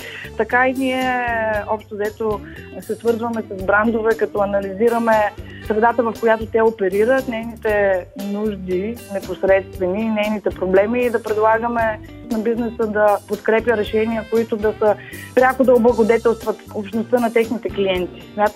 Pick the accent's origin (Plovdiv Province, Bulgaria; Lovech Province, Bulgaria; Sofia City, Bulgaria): Lovech Province, Bulgaria; Lovech; also born or lived in Troyan; родена съм в Троян и израснала в Ловеч, в интерес на истината